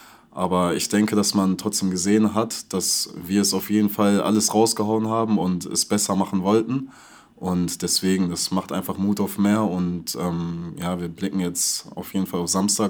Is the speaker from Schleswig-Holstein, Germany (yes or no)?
no; Ratingen, North Rhine-Westphalia, Germany; born there; now in Berlin, Germany; ich komme gebürtig aus Ratingen, und also aus einem kleinen Dorf in Ratingen, und da ist es so ähnlich wie hier.